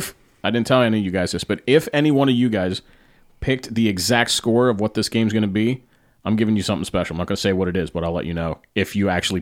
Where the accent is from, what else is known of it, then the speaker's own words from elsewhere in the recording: Carlisle, Pennsylvania, United States; makers of CBD and CBG products from my hometown of Carlisle, Pennsylvania.